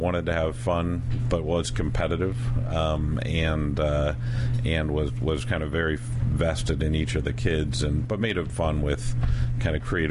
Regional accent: New York, United States; also born or lived in Rochester, United States; Was born in Rochester, New York, and moved to Westchester County when I was in elementary school in New York.

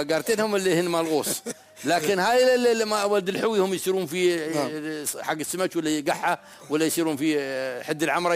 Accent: Ajman, United Arab Emirates; نحن عندنا في عجمان مثلا على سبيل المثال في إمارة عجمان

